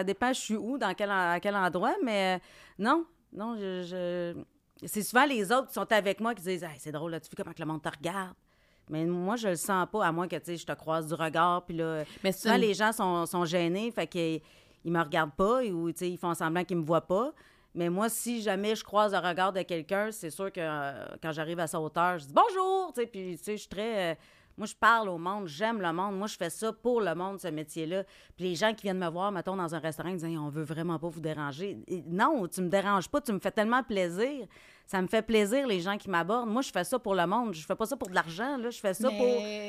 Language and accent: French; Quebec, Canada; accent: Abitibi; J'ai un accent, ben oui. Pourquoi que mon accent abitibien dérange autant?